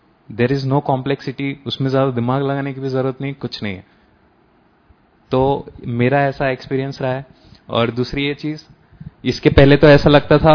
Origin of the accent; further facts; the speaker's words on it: Nagpur, Maharashtra, India; मैं नागपुर महाराष्ट्र से हूँ और मैं कॉग्निजेंट पुणे में काम करता हूँ